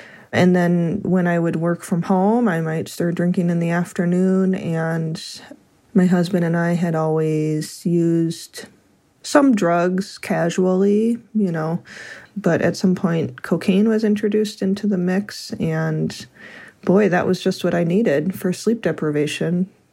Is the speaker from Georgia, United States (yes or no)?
no; Idaho, United States; I'm from Idaho.